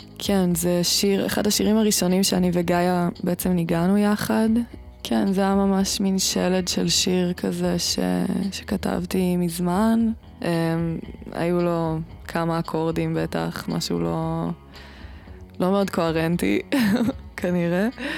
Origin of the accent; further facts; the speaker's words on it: Northern District, Israel; ואני גדלתי בקיבוץ ליד בית שען